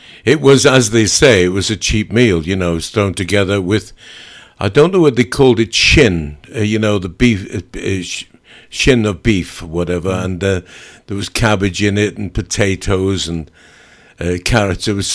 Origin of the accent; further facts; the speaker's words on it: Liverpool, North West England, United Kingdom; Well, I was born in Everton, actually. I was born in Broadway, Everton, at Walton Hospital, and then moved out to Mandeville Street, which was, I think, Liverpool 1. Lived there for a few years, and then moved out to Highton, Longview Highton